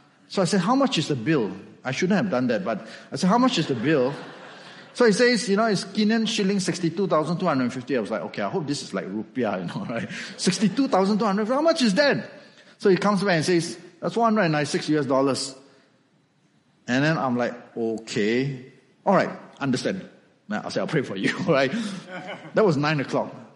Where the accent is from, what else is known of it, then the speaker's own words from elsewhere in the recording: Malaysia; So sometimes, okay, I can say that because I'm Malaysian, right?